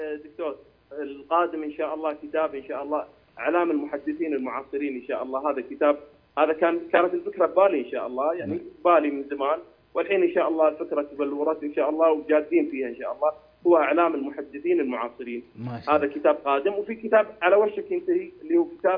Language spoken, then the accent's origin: Arabic; Kuwait; لأن هذه الجهة اللي عندنا في الكويت